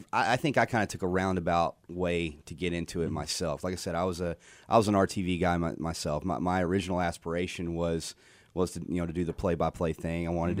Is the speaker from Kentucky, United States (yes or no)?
no; Fairfield, Texas, United States; also born or lived in Nacogdoches, Texas, United States; I'm from Fairfield, Texas, born there, raised there. I'm a small-town guy myself.